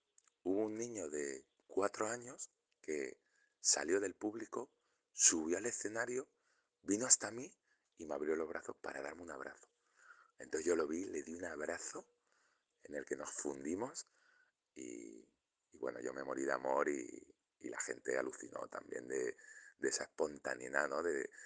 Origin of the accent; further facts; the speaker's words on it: Ciudad Real, Castilla-La Mancha, Spain; Yo soy de Ciudad Real, llevo más de 10 años por las Islas Baleares. Pero bueno, mi tierra natal es Ciudad Real, en Castilla-La Mancha.